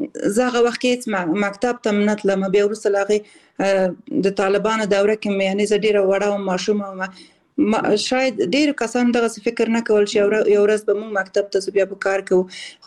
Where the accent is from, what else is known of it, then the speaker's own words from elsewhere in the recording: Balkh, Afghanistan; born there; also born or lived in Khost / Kabul / Kunduz; او زه اصل د خوست ولایت یم خو زیږیدلې په بلخ ولایت کې یم او زده کړې مې په کابل کې او په قندوز ولایت کې کړې دي